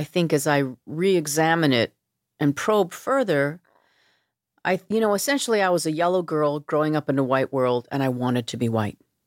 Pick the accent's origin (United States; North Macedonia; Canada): Canada; Vancouver, British Columbia; Because for me, growing up in Vancouver, the only other people of color I saw were the other members of the Korean community.